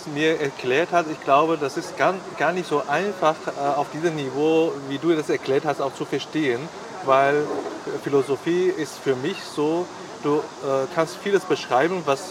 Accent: China; German is a second language; now in Germany; ich bin Chinese, deswegen kann ich das schon ahnen

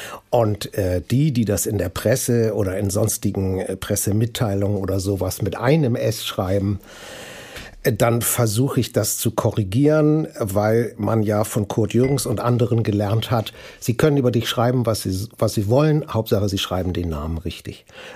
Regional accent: Hamburg, Germany; Und dann bin ich in der Finkenau geboren. Und bin im Wesentlichen in Rahlstedt groß geworden. Oder klein geblieben, wie man das immer sagen will.

